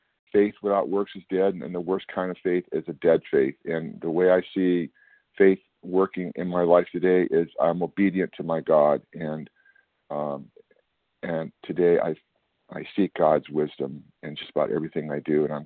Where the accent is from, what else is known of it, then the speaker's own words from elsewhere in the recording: California, United States; I'm from California, and I'm recovered today from this this disease.